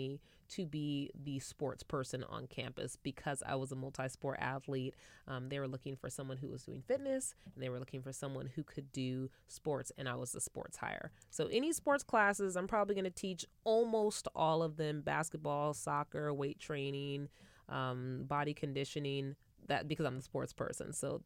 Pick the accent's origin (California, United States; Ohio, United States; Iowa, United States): California, United States; So I'm from Northern California